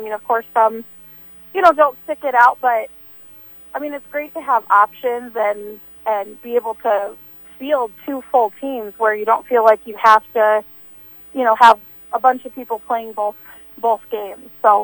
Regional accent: Yankton, South Dakota, United States; I grew up in Yankton, so I played soccer in Yankton from like 14 years old to 19

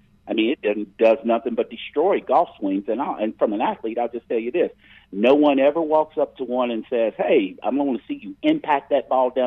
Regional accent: West Virginia, United States; I'm from West Virginia. I said, we all look out for West Virginia people

